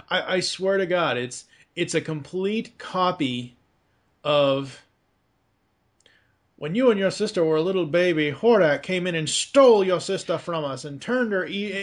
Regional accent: Massachusetts, United States; accent: Massachusetts; now in Kentucky, United States; I know from experience, you know, Pocky Ka and Harvard Yacht. I lost a lot of that when I moved from Massachusetts to Kentucky

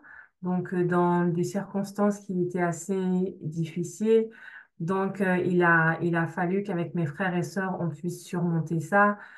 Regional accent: France; moi, je suis née et puis j'ai grandi en France. Je suis la quatrième d'une famille de 5 enfants. J'ai eu une vie, un peu comme beaucoup de personnes avec des parents qui étaient immigrés, qui venaient du Congo.

